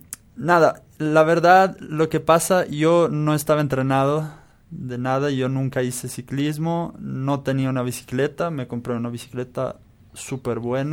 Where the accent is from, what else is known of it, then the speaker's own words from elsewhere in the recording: Bazzano, Emilia-Romagna, Italy; Spanish is a second language; yo me fui de Bazzano, mi pueblo, a Verona, que son 130.